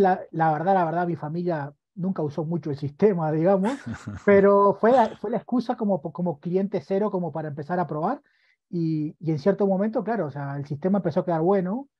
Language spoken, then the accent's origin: Spanish; Uruguay; moved away as an adult; also born or lived in Bogotá; now in Medellín, Colombia; Yo soy de origen uruguayo. Okay, tengo 40 y poquitos años y estoy viviendo en Colombia desde hace como 13. Vivo en Medellín, aunque estuve un tiempo viviendo en Bogotá.